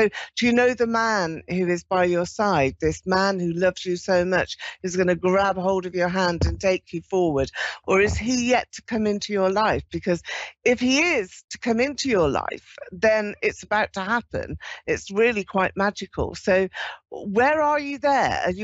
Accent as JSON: {"language": "English", "region": "London", "country": "United Kingdom", "said": "I'm from London in the United Kingdom, and I'm reaching to all of you across the world."}